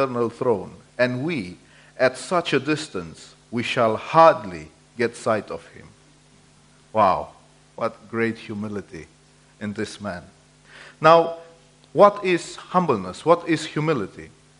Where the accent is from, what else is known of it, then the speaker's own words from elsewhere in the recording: Romania; You know, I come from Romania. We had communism and we had dictators.